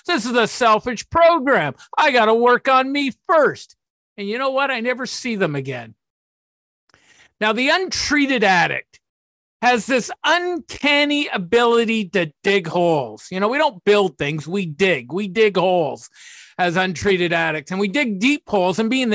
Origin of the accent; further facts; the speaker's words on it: Canada; accent: Canadian; I hope my Canadian accent isn't too thick to understand what I'm saying.